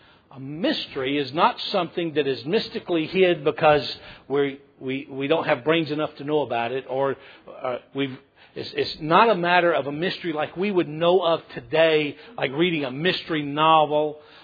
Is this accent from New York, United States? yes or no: no; Georgia, United States; Growing up in Middle Georgia, fifth in the family, never being the star football player